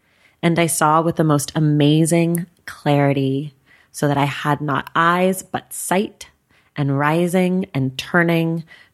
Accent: Oakland, California, United States; also born or lived in New York; you know, I lived in New York and I'm from Oakland and I'm here

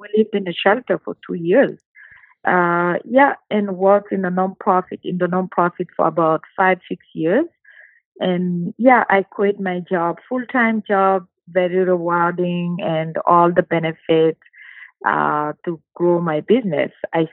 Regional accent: Guinea; moved away as an adult; also born or lived in Montreal; now in Canada; I'm from Guinea, West Africa, and I have immigrated to Canada like 12 years ago. And I lived in Montreal for 4 years because I speak French.

